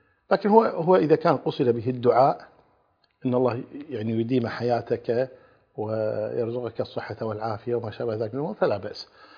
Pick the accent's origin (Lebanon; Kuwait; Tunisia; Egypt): Kuwait; وحنا عندنا في الكويت نقول البقى براسك